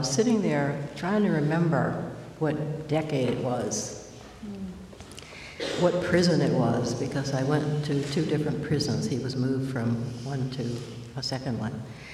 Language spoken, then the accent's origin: English; Georgia, United States; I grew up in Georgia.